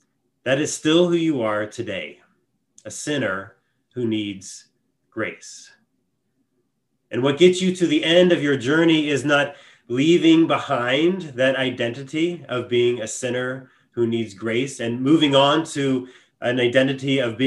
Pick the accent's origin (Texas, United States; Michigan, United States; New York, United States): Texas, United States; but where I grew up in Texas, I would hear people often say things like, oh, she's a good Christian lady.